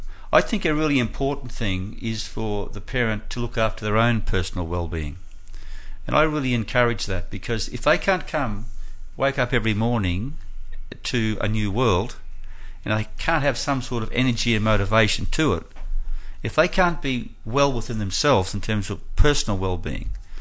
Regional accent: Gold Coast, Queensland, Australia; born there; I was born on the Gold Coast, and I got my first surfboard when I was 12.

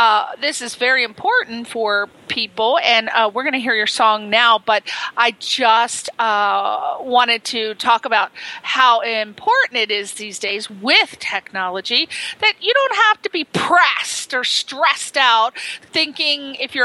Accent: Connecticut, United States; moved away as an adult; now in California, United States; I'm from the East Coast and from Connecticut. And when I first moved to California in 1992, I moved, you know, there was no internet back then. I moved to Hermosa Beach

